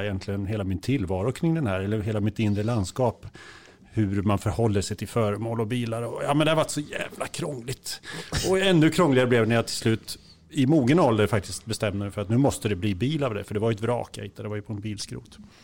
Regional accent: Kisa, Östergötland, Sweden; Jag hittade den på bilskroten hemma i Kisa.

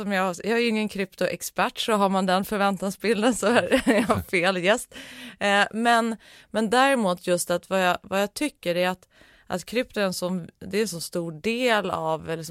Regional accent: Norrland, Sweden; Ursprungligen så är jag uppvuxen i Norrland, men det var ju väldigt länge sedan. Men i en entreprenöriell familj

